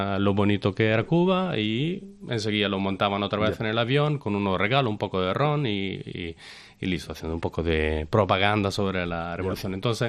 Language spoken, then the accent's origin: Spanish; Italy; Spanish is a second language; principalmente porque siendo italiano, pues está con el imaginario claramente del 11 de septiembre